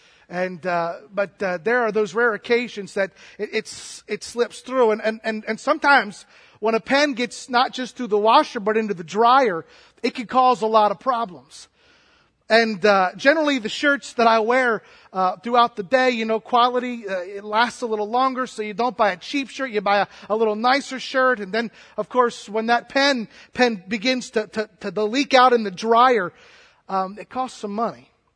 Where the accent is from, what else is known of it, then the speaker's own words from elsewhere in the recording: Illinois, United States; We come from Illinois, and we don't want to talk about football at all, but we're glad to be with you.